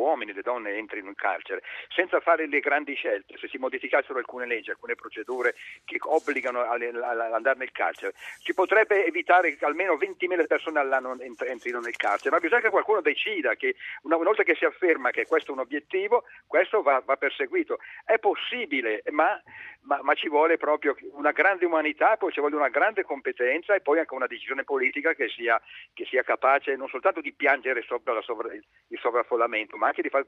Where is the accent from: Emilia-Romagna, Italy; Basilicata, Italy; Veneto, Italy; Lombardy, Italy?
Lombardy, Italy; Milan; per me che sono milanese